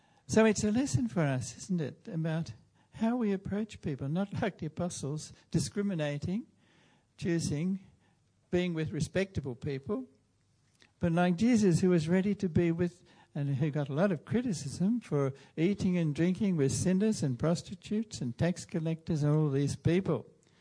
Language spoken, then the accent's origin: English; Melbourne, Victoria, Australia; Oh goodness me, I'm from Melbourne, I've forgotten the name of the big railway station.